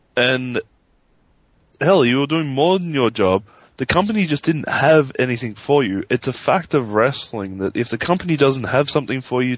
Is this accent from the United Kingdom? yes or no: no; Australia; Because I'm an Australian. I'm not American.